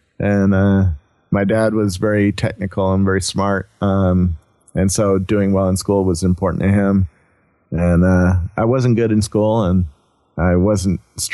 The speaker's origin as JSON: {"language": "English", "town": "Cupertino", "region": "California", "country": "United States", "tie": "born or raised there", "said": "In Cupertino, right about a mile from Apple Computer in Silicon Valley."}